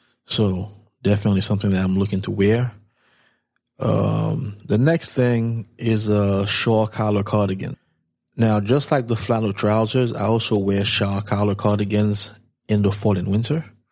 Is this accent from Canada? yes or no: no; Haiti; But I'm from Haiti, for those of you who don't know. So I'm definitely a fan of the warmer weather.